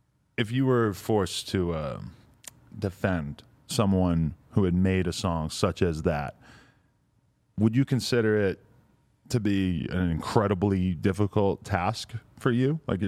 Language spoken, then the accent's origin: English; Nashua, New Hampshire, United States; I grew up in Nashville, New Hampshire, about 45 minutes outside of Boston.